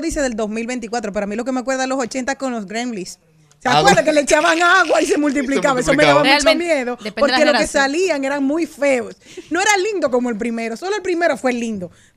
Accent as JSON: {"language": "Spanish", "country": "Dominican Republic", "said": "de lo que somos los dominicanos"}